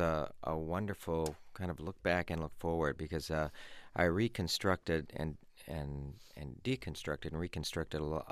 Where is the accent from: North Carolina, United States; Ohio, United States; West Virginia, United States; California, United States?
California, United States; Los Angeles; Growing up in Los Angeles, I was afforded a lot of opportunities.